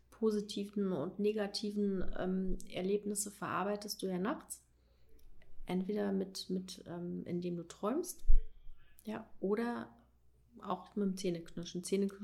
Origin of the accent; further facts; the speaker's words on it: East Germany, Germany; weil ich bin noch ein Ossi. Ich bin noch in der DDR aufgewachsen.